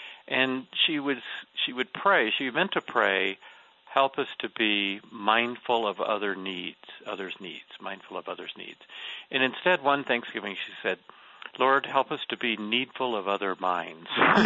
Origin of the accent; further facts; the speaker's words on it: Atlanta, Georgia, United States; When I grew up in Atlanta, the church I went to saw him as the enemy, the bad guy.